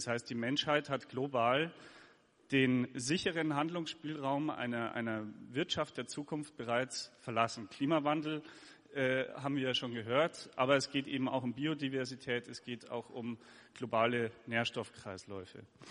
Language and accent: German; Bavaria, Germany; Und ich komme aus der Gäubodenregion